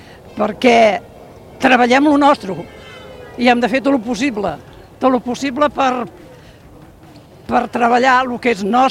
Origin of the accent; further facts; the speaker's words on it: Les Borges del Camp, Catalonia, Spain; Jo vinc de les Borges del Camp.